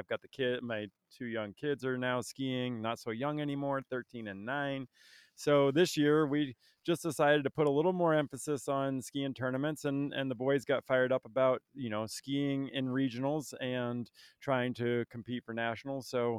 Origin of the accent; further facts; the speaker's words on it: Barre, Vermont, United States; devastated my hometown of Barrie and Montpelier, Vermont.